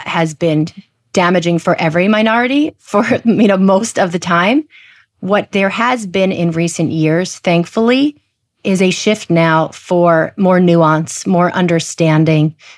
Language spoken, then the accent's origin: English; New Jersey, United States; But I grew up in New Jersey. We would go to Manhattan maybe once a month out to dinner, out to a Broadway show.